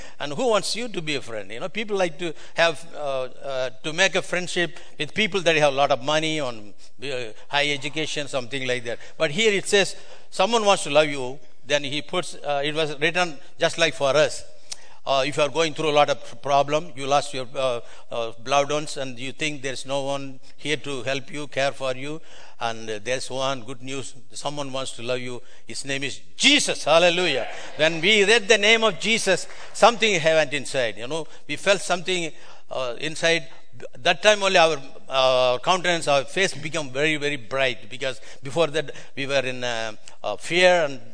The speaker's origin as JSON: {"language": "English", "country": "India", "second_language": "English", "said": "I come from India."}